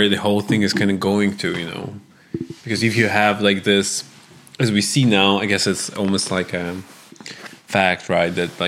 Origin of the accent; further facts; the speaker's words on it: Russia; as like growing up in Russia, seeing Trump winning was actually like a sign of real democracy in a way.